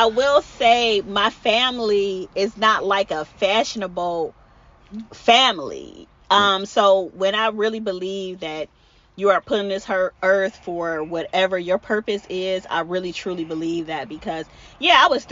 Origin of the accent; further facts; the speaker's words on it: Cleveland, Ohio, United States; I'm originally from Cleveland, Ohio.